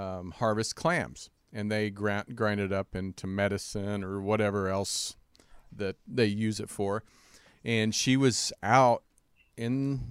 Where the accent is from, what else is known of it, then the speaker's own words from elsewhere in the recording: Kansas, United States; Yeah, I grew up in Kansas.